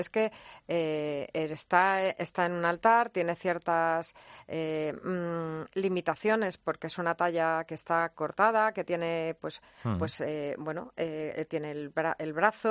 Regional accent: Madrid, Community of Madrid, Spain; soy madrileña.

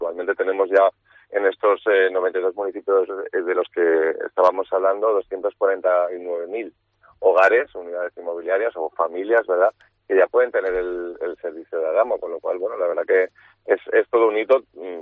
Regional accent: Cantabria, Spain; para mí como cántabro, un orgullo

